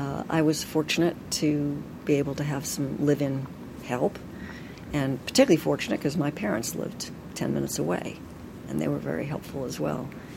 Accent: Brookline, Massachusetts, United States; So I grew up in Brookline, and then we moved to Newton to raise the kids. And so this is really my home.

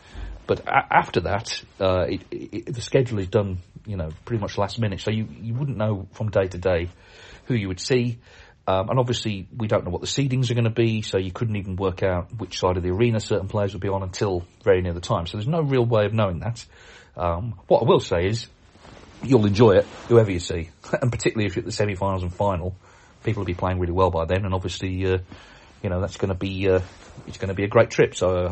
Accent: Canada; I'm from Canada and I'm planning to attend the World Championship next year, 2024.

